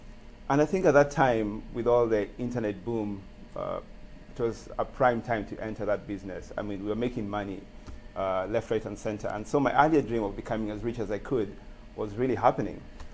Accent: Nairobi, Kenya; I grew up in Nairobi, Kenya. I grew up in part of Kenya, part of Nairobi, called Isili. And Isili was like the hub for Somali refugees.

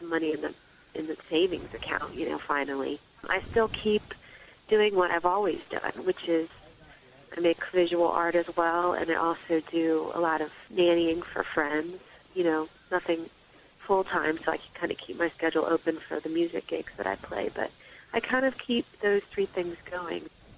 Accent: Maryland, United States; I moved back home to Maryland from Pennsylvania

